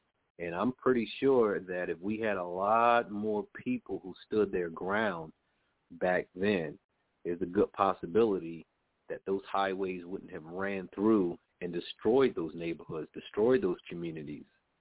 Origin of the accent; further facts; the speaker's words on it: Newark, New Jersey, United States; not too far from where I grew up here in Newark